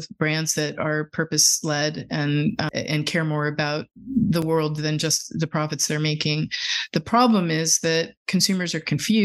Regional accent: California, United States; now in Washington, United States; We don't have a water problem here, but I come from California where water is increasingly concerning.

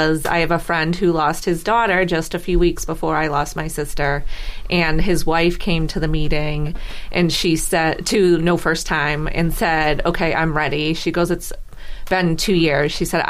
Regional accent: Rockland, Massachusetts, United States; I'm from Rockland

